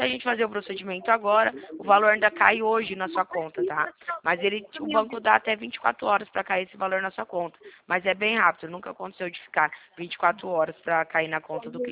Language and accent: Portuguese; São Paulo, Brazil; eu sou aqui do interior de São Paulo, tá? Eu sou do interior de São Paulo.